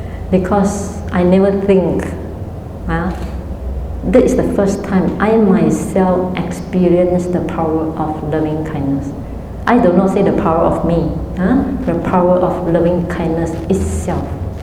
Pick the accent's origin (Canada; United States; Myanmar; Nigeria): Myanmar; English is a second language; I come from Burma and temporarily I live in Penang together with another fellow nun